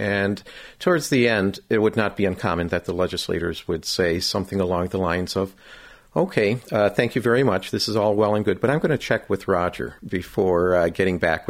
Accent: Detroit, Michigan, United States; Well, I come from Michigan. I have lived all over Michigan. I was born in the city of Detroit and raised in the suburbs of Detroit.

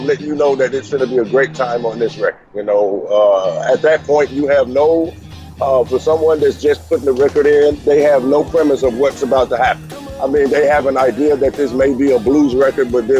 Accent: Memphis, Tennessee, United States; Growing up in Memphis had an impact, it did, in ways that I didn't realize till later on in life

